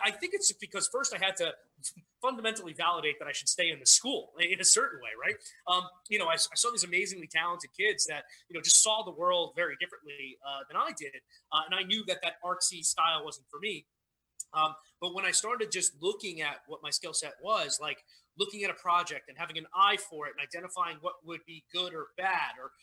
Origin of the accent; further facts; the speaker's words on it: Staten Island, New York, United States; I came from Staten Island, New York.